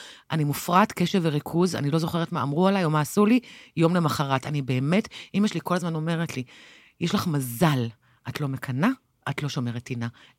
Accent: Central District, Israel; גדלתי בעיר מעורבת במרכז ישראל. אתה יודע, השכנים שלי היו אשכנזים, והכיתה שלי חצי-חצי.

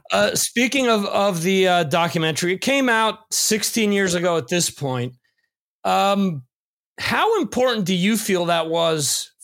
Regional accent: New York, United States; See, growing up in the New York area as a Rangers fan, I've never heard that.

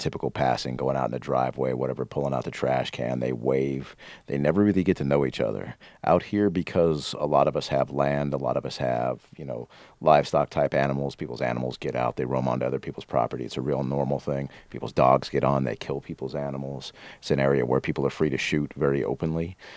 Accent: Rocky Mountains, United States; moved away as an adult; also born or lived in Denver; When I grew up in the Rockies, I did grow up in the mountains a lot, but I worked in Denver constantly.

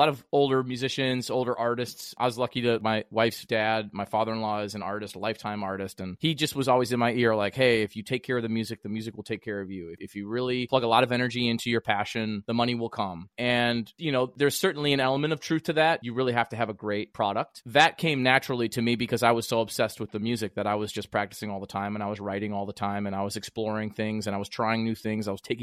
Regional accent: Illinois, United States; I applied at Northern Illinois Illinois University because I was from Illinois and I knew I would get in-state tuition.

